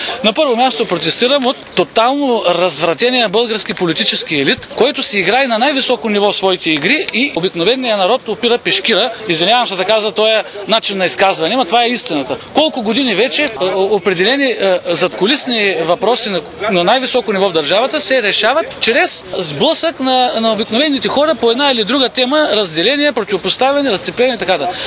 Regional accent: Veliko Tarnovo, Veliko Tarnovo Province, Bulgaria; Да не обидя някой, аз съм търновец, но никога не съм се учудвал на слабите търновски протести

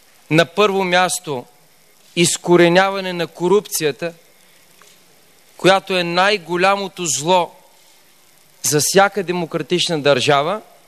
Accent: Blagoevgrad Province, Bulgaria; най-голяма подкрепа получихме в моя роден край Пиринския

